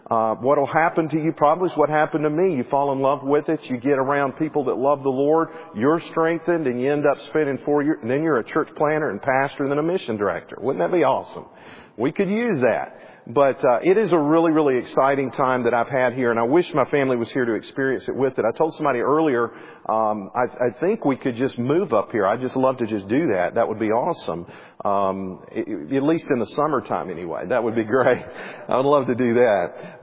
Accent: Clemson, South Carolina, United States; And that's, I grew up in Clemson, South Carolina, right there at it.

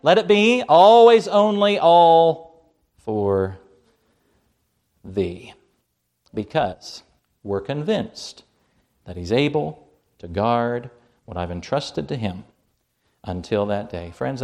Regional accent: Canada; accent: Canadian; Sorry, that's my Canadian accent.

